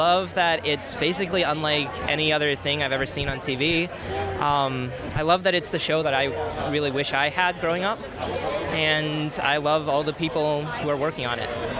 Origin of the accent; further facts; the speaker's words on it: Minnesota, United States; I grew up in Minnesota, so I'd never had access to this.